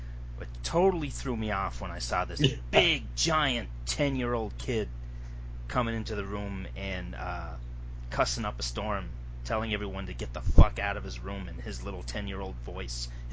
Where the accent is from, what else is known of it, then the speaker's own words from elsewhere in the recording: Canada; Hey, man, that's my home country. I'm allowed.